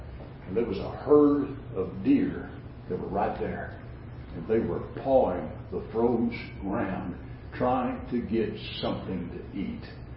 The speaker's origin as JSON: {"language": "English", "town": "Dallas", "region": "Texas", "country": "United States", "tie": "born or raised there", "also_born_or_lived": "Greenville, Texas", "said": "I'm a city boy. I was raised in Greenville, Texas. Moved, and the only reason was there because that's where Mom's doc was, and then so on and so forth. And we lived in Dallas, raised in East Dallas."}